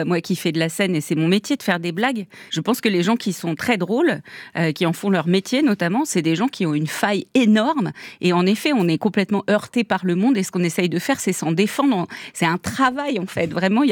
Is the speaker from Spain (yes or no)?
no; United Kingdom; accent: English; je sais, je prends des risques, et pas que à cause de mon accent anglais.